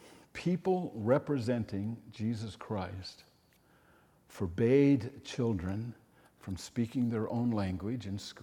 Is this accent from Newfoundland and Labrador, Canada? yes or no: yes; Newfoundland and Labrador, Canada; also born or lived in New Brunswick; I was born in New Brunswick. I was raised in Newfoundland. If I had my druthers, I would have been born in Newfoundland.